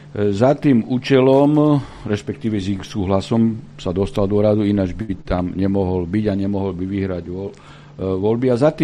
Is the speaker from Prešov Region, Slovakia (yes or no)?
yes; Poprad, Prešov Region, Slovakia; veď som z Popradu, veď som tam 10 rokov pojednával.